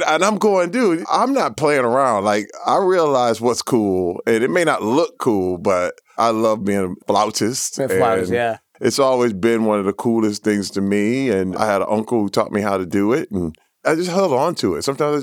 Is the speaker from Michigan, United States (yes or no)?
yes; Flint, Michigan, United States; Yeah, I grew up in Flint.